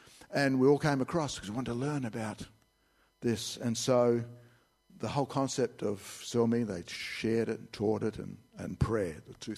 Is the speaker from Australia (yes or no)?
yes; Australia; I said, I'm Australian. We don't do that.